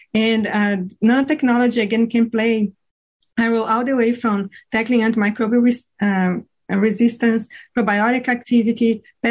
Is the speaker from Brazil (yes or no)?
yes; Brazil; English is a second language; moved away as an adult; now in United States; This accent that you get from me, it's because I'm originally from Brazil. I got my bachelor's there in food processing, and then I came here to the United States 2 decades ago